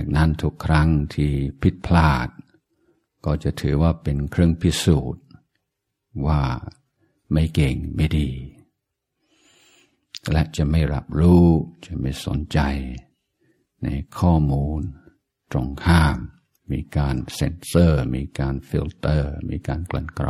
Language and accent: Thai; Isan, Thailand; ผมเป็นคนอีสาน